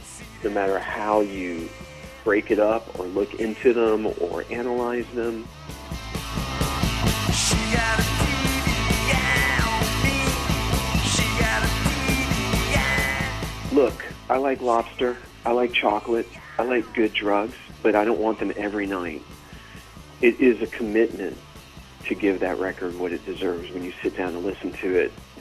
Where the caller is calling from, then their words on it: Atlanta, Georgia, United States; I'm calling from Atlanta, Georgia.